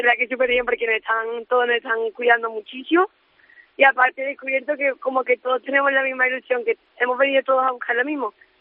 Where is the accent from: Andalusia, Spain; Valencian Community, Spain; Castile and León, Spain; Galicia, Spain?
Andalusia, Spain; Rota; Pues mire, yo soy de Jerez. Bueno, realmente no soy de Jerez. Soy de un pueblecito que está cerca, que se llama Rota.